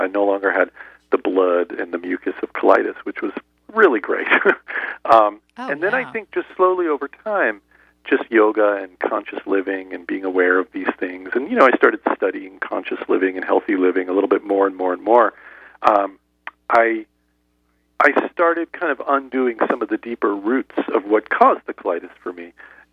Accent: New Jersey, United States; So I grew up in New Jersey, and I was a really hardworking kid

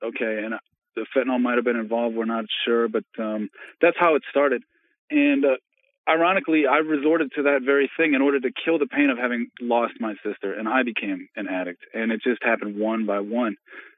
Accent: Green Bay, Wisconsin, United States; I grew up in Green Bay, Wisconsin, and I'm, from the suburbs, where the suburbs kind of meet the inner city.

